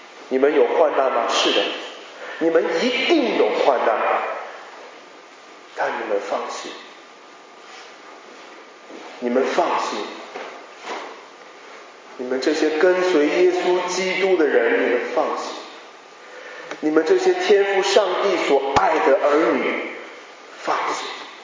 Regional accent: China; 当我作为一个来自中国的学生来到北美上学的时候，我也感受到我们太多的不一样

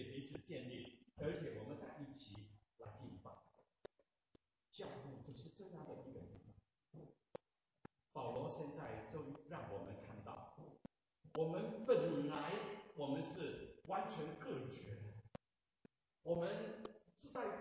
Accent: China; 我们中国人都知道家是什么的一个地方，

